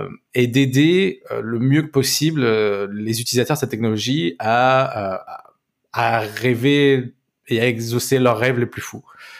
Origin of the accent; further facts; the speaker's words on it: Barcelona, Catalonia, Spain; notre originalité, c'est de dire qu'on est de Barcelone